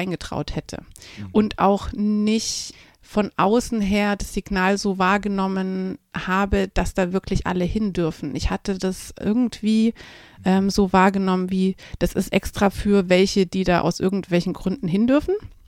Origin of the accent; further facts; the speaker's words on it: Stuttgart, Baden-Württemberg, Germany; Ich bin tatsächlich ein Stuttgarter Kind, also Stuttgart ist meine Hood. In Stammheim, da wohnen meine Eltern auch immer noch und Stammheim ist so weit draußen, dass es sich schon wieder fast auf dem Land angefühlt hat, aber es gehört zu Stuttgart.